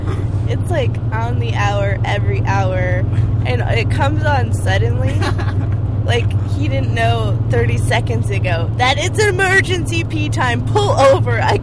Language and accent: English; New Jersey, United States; We're Italians from New Jersey.